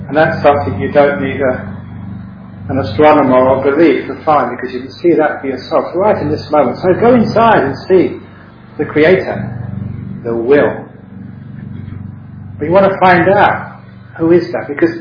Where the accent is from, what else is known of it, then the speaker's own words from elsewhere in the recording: London, United Kingdom; Obviously, growing up in London, you know, for mostly Christian culture, I was really also interested in this idea of like God.